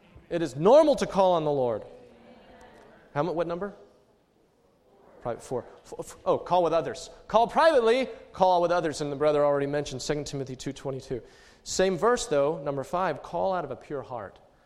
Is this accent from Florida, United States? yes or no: no; College Station, Texas, United States; I'm from College Station, and our trees are like this big, you know.